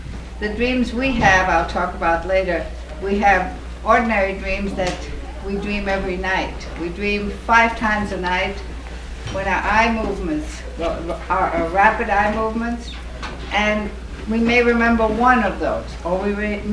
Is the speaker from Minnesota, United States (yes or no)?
yes; Minneapolis, Minnesota, United States; from Minneapolis, and I'll be here for 3 weeks